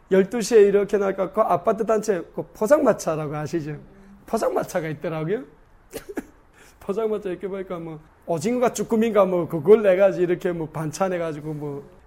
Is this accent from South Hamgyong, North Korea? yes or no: yes; Hamhung, South Hamgyong, North Korea; moved away as an adult; now in South Korea; 저는 북한의 함경남도 함흥시에서 태어나서 북한에서 24년간을 살다가 지난 1998년 10월에 북한을 떠나서